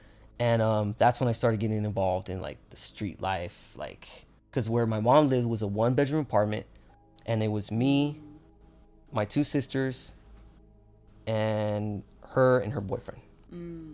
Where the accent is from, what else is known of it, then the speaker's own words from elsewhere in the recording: San Jose, California, United States; Yeah, by the way, I'm from San Jose.